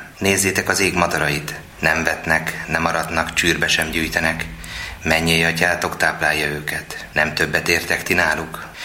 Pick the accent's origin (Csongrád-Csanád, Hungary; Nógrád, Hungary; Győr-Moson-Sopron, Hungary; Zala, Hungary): Győr-Moson-Sopron, Hungary; Győrzámoly; Igen, egy pici faluban nőttem föl Győrzámolyon